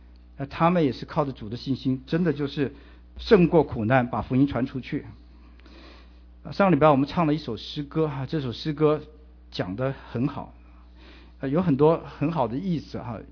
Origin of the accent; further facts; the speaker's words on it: China; 我们中国人有句话说啊，哀莫大于心死